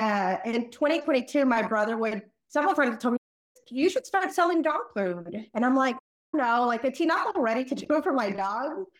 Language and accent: English; Texas, United States; I'm from Texas too. So we have a lot of Tex-Mex is a big theme here.